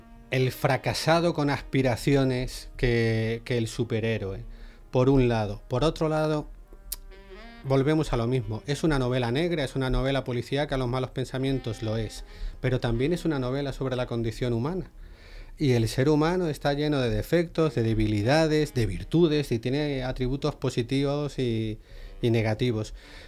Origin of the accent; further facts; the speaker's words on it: Castilla-La Mancha, Spain; Yo soy manchego